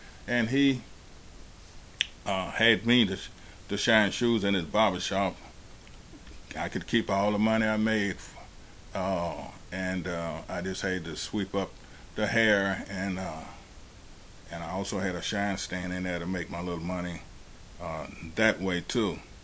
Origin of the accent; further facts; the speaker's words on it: Charlotte, North Carolina, United States; I was born here in Charlotte, North Carolina, the 5th day of August, 1931